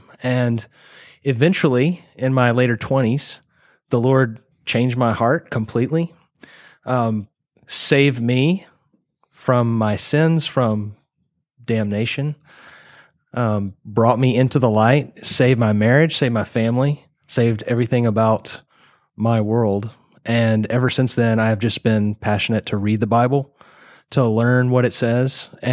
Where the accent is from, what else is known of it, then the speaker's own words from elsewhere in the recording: Bridge City, Texas, United States; So I grew up in Southeast Texas in a little town called Bridge City. It's between Orange and Port Arthur, Golden Triangle area.